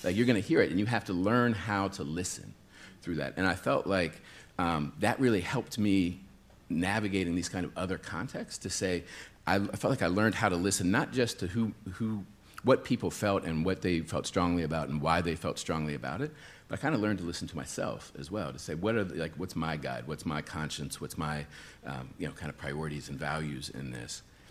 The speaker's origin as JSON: {"language": "English", "town": "Penn Hills", "region": "Pennsylvania", "country": "United States", "tie": "born or raised there", "said": "So when I went back to Penn Hills, the community where I grew up outside of Pittsburgh, I went back to see my old house"}